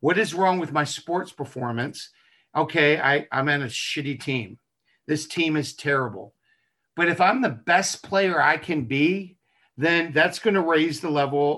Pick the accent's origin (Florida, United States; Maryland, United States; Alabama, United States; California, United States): Maryland, United States; Baltimore; Growing up in Baltimore, even though I grew up in the minority